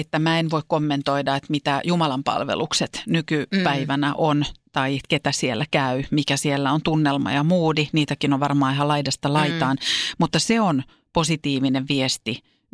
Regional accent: Vantaa, Uusimaa, Finland; helluntaiseurakuntalainen, niin Vantaan Korsossa, mistä mä oon kotosin, niin siellähän on aika voimakas mun mielestä helluntailaisyhteisö.

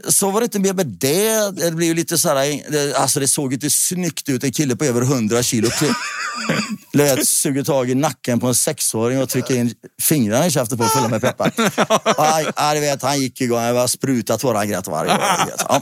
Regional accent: Tidaholm, Västra Götaland County, Sweden; Ja, alltså jag är uppvuxen i Tidaholm.

